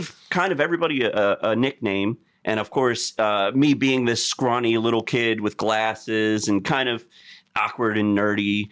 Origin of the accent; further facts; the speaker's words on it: Maryland, United States; I am not. All right. I am hardcore from Maryland.